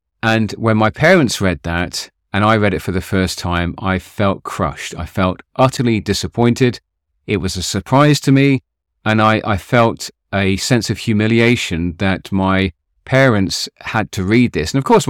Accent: East of England, United Kingdom; So growing up in Hertfordshire here in the UK, I was always playing sport.

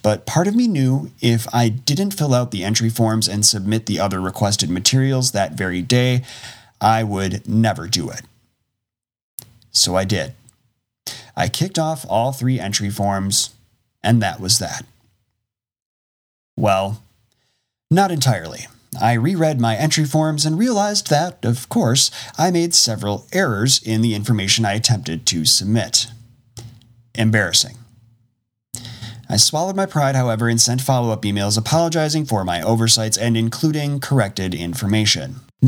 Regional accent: Wisconsin, United States; I believed if I spent hours coordinating and scheduling a book tour around my home state, that my mere appearance in those places would be enough to drive out at least a handful of readers at each location, all of whom would be eager to hear from a fellow Wisconsinite turned author.

